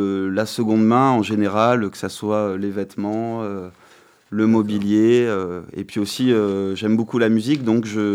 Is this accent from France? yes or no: yes; Périgueux, Nouvelle-Aquitaine, France; Et je suis natif de Périgueux.